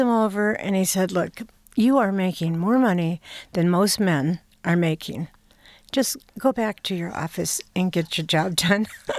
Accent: Detroit, Michigan, United States; I'm a Detroit girl. I was brought up in Detroit, and I love the city. I still love the city. I was brought up right off of Woodward and 7 Mile Road.

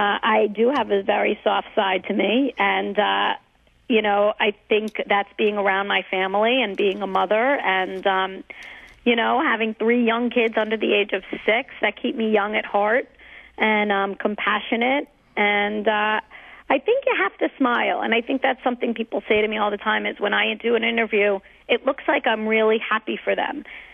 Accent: New York, United States; I'm a New Yorker. You know, we don't know anything about rodeo.

